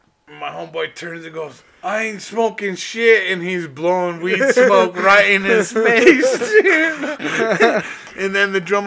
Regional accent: Denver, Colorado, United States; And I'm from Denver. I never been to Hawaii, dog.

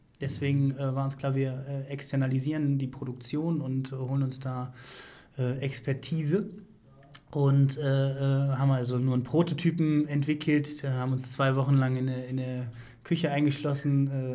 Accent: Düsseldorf, North Rhine-Westphalia, Germany; wir kommen aus Düsseldorf, sagen wir jetzt mal in Düsseldorf

